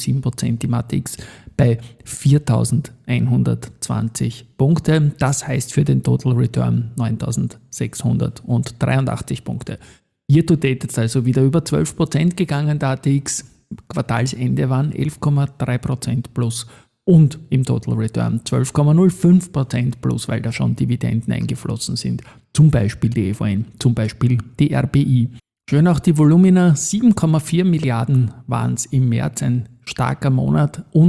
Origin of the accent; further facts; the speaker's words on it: Vienna, Austria; im 22. Bezirk, circa 50 Meter von dem Ort, wo ich aufgewachsen bin.